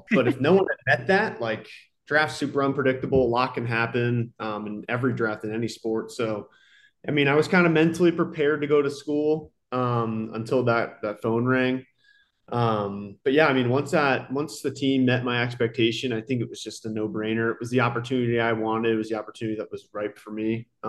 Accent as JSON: {"language": "English", "town": "Pennington", "region": "New Jersey", "country": "United States", "tie": "born or raised there", "said": "Pennington's my hometown. I live in Pennington, always have."}